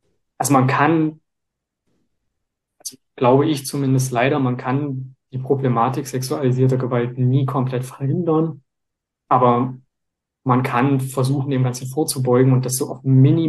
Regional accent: Leipzig, Saxony, Germany; Ich bin ja aus Leipzig

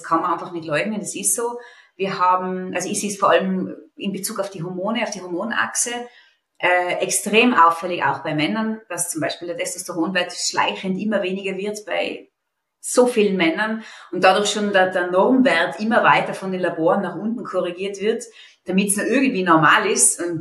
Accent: Innsbruck, Tyrol, Austria; Ich bin bald 50. Ich bin aus Innsbruck, Tirol

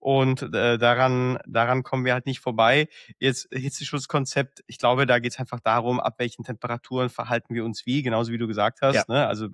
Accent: Czechia; Also zum Beispiel Tschechien, wo ich herkomme, da gibt es keine Veranstaltung nach April.

